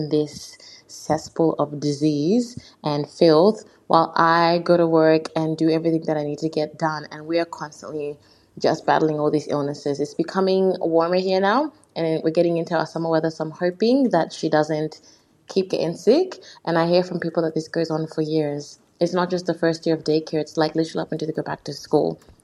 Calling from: Australia; I'm a fan from Australia, if you can't hear by the accent.

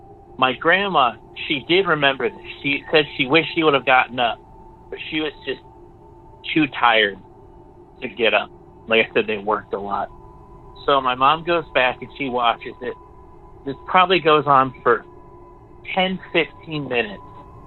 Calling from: Ohio, United States; I'm calling from Ohio.

